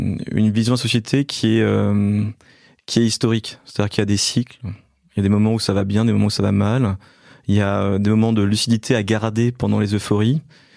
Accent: Belfort, Bourgogne-Franche-Comté, France; born there; Je suis né en fait à Belfort, donc dans l'est de la France, qui est une zone qui a été assez bouleversée par des crises industrielles.

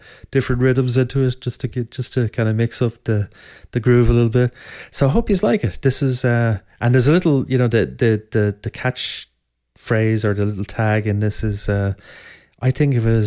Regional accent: Dublin, Leinster, Ireland; now in San Francisco, United States; And I'm originally from Dublin. I now live in San Francisco. I've been living in San Francisco for a good, 25 years or so.

